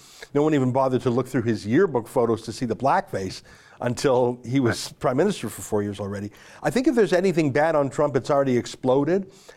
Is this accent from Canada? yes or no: yes; Canada; I'm an outsider. I'm a Canadian.